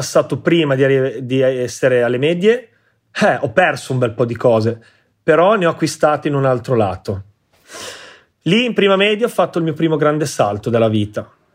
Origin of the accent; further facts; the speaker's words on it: Pontinvrea, Liguria, Italy; io sono cresciuto a Pontinvrea, che è un piccolo paese dell'entroterra ligure, 800 abitanti, e sono cresciuto proprio selvaggio nel bosco, libero.